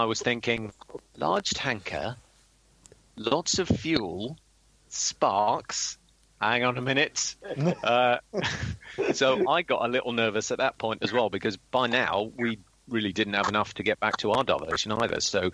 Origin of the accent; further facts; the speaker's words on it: United Kingdom; I'm British.